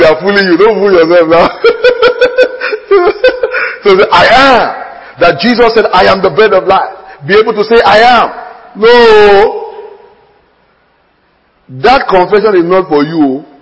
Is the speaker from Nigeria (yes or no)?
yes; Nigeria; When you say Son of God, what's on my mind as a Nigerian is a male boy, male son.